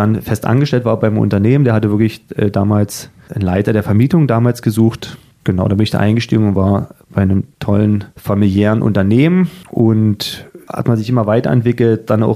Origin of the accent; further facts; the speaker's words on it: Cottbus, Brandenburg, Germany; born there; now in Dresden, Germany; das wird wahrscheinlich immer meine Heimat bleiben, meine Neuheit, auch wenn ich in Cottbus geboren bin